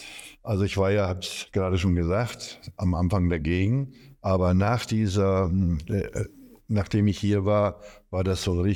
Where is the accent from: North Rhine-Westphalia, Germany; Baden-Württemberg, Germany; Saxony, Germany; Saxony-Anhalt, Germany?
North Rhine-Westphalia, Germany; Herten; bin 67 Jahre alt und aus Herten. Das ist in NRW.